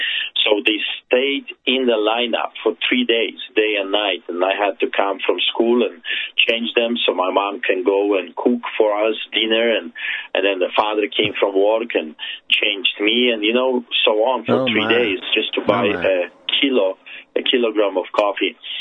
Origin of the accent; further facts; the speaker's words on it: Poland; Well, I grew up under communist dictatorship behind the Iron Curtain. I grew up in Poland when the Soviets took over.